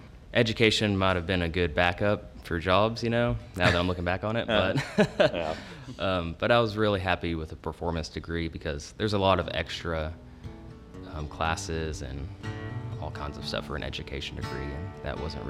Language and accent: English; Mount Sterling, Kentucky, United States; I'm from Mount Sterling, Kentucky.